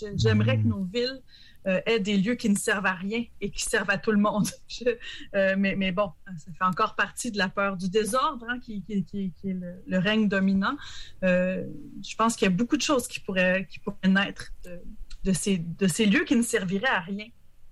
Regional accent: Le Bic, Quebec, Canada; je viens du Bic. Et quand j'étais ado, et je ne veux pas être nostalgique, mais il y avait cette clairière extraordinaire en plein cœur du village

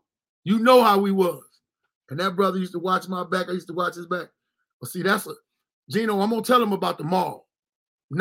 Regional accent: Chicago, Illinois, United States; Like, you know, from Chicago, from the South Side. Born and raised in Inglewood. My mama moved to the East Side.

